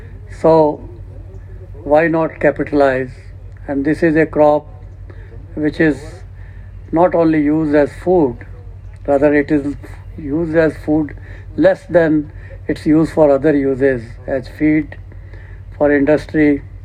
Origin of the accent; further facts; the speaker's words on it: Rajasthan, India; And I come from Rajasthan.